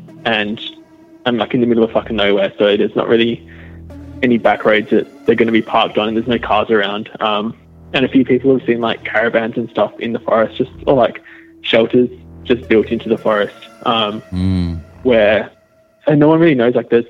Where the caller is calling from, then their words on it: Western Australia, Australia; I'm calling from Western Australia.